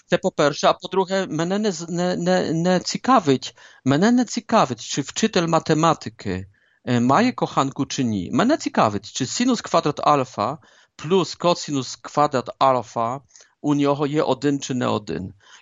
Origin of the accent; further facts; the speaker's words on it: Poland; А як Поляк, ще додам